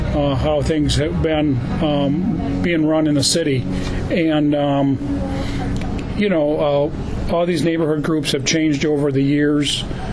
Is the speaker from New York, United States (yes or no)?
no; Lansing, Michigan, United States; the fact that I grew up here in Lansing